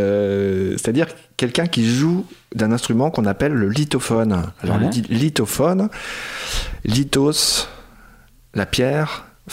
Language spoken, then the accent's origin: French; Besançon, Bourgogne-Franche-Comté, France; now in Rochefort, France; Alors, originairement, je suis de Besançon.